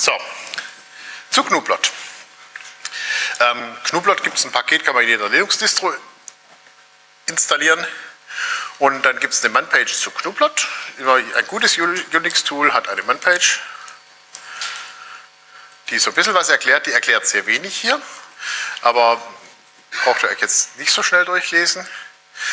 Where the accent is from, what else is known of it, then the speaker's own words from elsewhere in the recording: Tübingen, Baden-Württemberg, Germany; bei uns in Tübingen gab es 3 Gymnasien